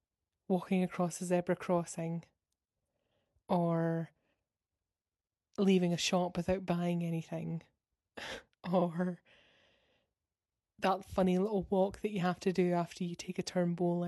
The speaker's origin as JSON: {"language": "English", "country": "United Kingdom", "said": "I feel like there's so many things as a Brit that we feel embarrassment about that shouldn't be embarrassing but are."}